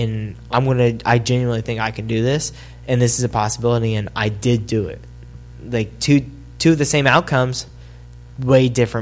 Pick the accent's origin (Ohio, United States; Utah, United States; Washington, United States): Ohio, United States; I'm from Ohio, so like a lot of like light valleys, back roads, more flat.